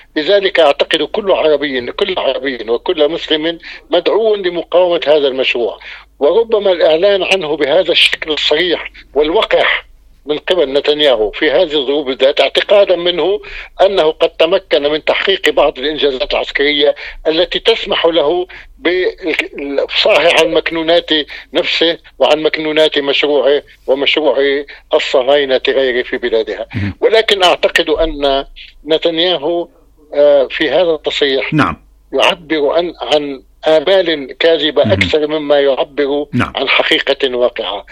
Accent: Lebanon; نحن كلبنانيين

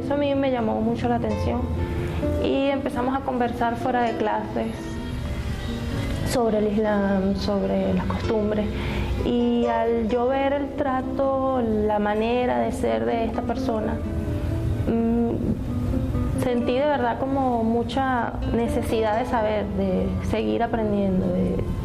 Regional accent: Caracas, Capital District, Venezuela; nací en Caracas, crecí en una familia cristiana protestante.

